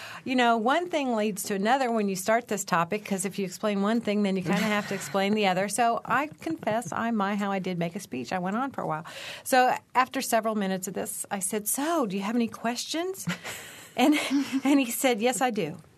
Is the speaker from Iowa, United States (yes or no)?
yes; Iowa, United States; I have a friend from my hometown back in Iowa coming to see the chaos.